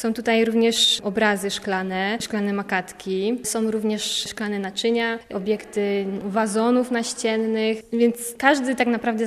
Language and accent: Polish; Bielsko-Biała, Silesian Voivodeship, Poland; jestem z Bielska-Białej, to jest moje miasto rodzinne i pamiętam, jak byłam małą dziewczynką